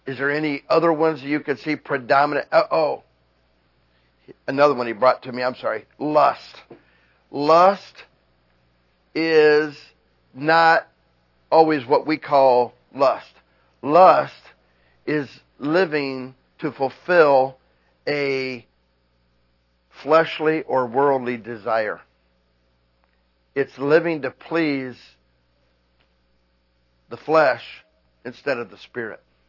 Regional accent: United States; And it's okay for me to say anything I want because I'm an American.

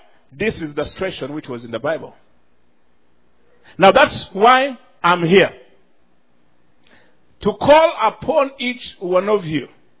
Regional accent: Uganda; English is a second language; When I was growing up in Uganda

